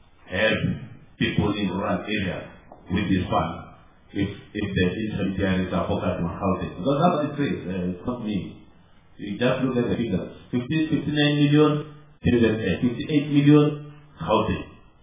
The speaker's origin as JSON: {"language": "English", "town": "Bogota", "region": "Bogotá Capital District", "country": "Colombia", "said": "I'm from Bogota."}